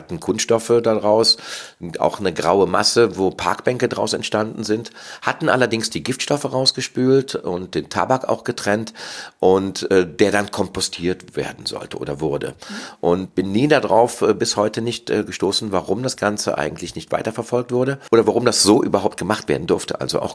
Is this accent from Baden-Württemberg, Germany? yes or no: no; Cologne, North Rhine-Westphalia, Germany; Ich bin aus Köln und lebe auch in Köln und habe auch den Verein Tobacycle NEV in Köln. Bin 55 Jahre alt, 56 Jahre geworden